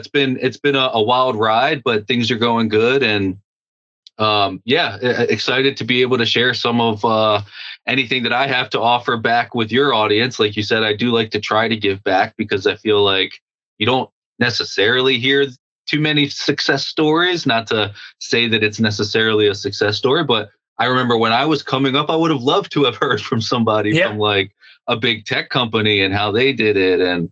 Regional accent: Baltimore, Maryland, United States; I'm from Baltimore, Maryland on the East Coast.

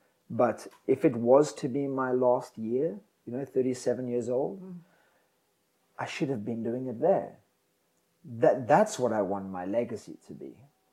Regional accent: South Africa; And more so, I want people in my home country to know that, because that's what we need. There's a lot of, you know, sour and miserable, depressing things said about South Africa, but I still have a lot of hope for my country.

